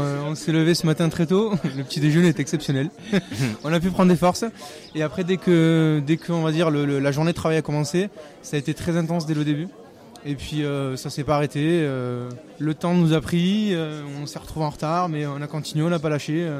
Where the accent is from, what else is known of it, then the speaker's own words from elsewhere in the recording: Occitanie, France; Mignon-Aveyron.